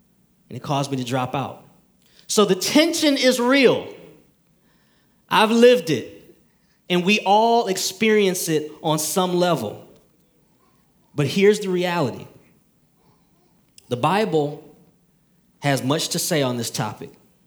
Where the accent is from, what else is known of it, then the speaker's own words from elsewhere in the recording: Detroit, Michigan, United States; Now, I was raised in Detroit, Michigan.